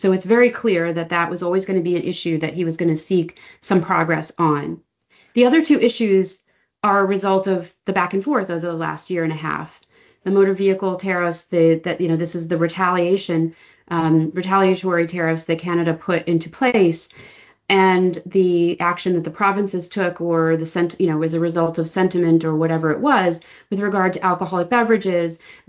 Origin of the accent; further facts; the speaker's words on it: Detroit, Michigan, United States; I grew up in Detroit.